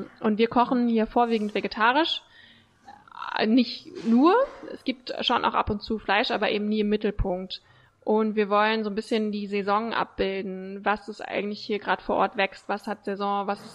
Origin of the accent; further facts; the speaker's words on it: Oldenburg, Lower Saxony, Germany; bin ich dann vor guten 3 Jahren zurück nach Oldenburg gekommen, in meine Heimatstadt. Ich war lange weg